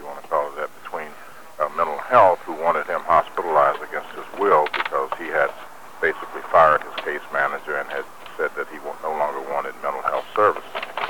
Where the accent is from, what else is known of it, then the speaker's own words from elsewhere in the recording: Seaside, California, United States; especially around here in my hometown of Seaside and actually throughout Monterey County